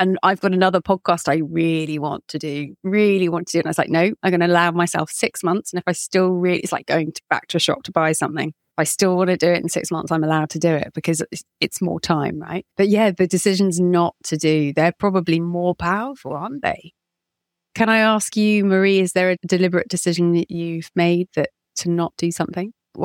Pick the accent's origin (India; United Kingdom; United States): United Kingdom; England; And I'm English though